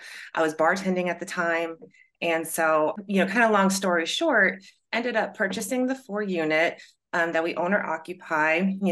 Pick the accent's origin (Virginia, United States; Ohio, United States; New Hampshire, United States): New Hampshire, United States; now in Brattleboro, United States; So born and bred New Englander, I grew up in New Hampshire. I moved to Brattleboro about 13 years ago.